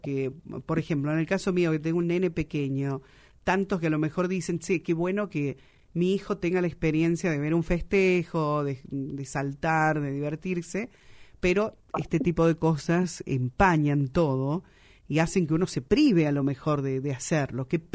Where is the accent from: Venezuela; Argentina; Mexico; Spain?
Argentina; como pasionales que somos, argentinos, futboleros y demás